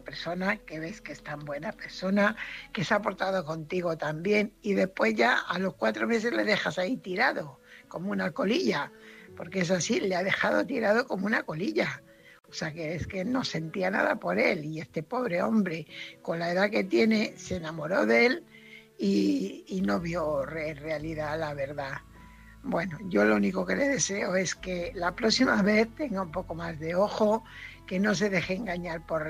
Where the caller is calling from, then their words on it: Fuenlabrada, Community of Madrid, Spain; corresponsal de Fuenlabrada.